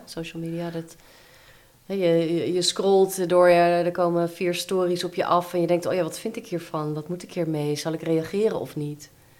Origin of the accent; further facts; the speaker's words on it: Netherlands; also born or lived in England, United Kingdom / United States; Ja, ik ben in Engeland geboren, maar het grootste deel in Nederland opgegroeid.